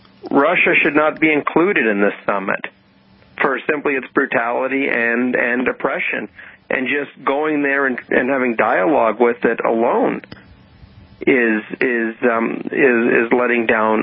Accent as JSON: {"language": "English", "country": "Canada", "said": "Where we're from Canada, and the Prime Minister travels on a 15-year-old"}